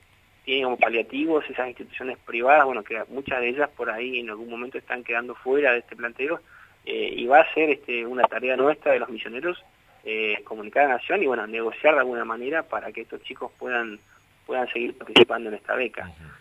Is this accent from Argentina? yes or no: yes; Vera, Santa Fe, Argentina; somos del interior, soy de Verá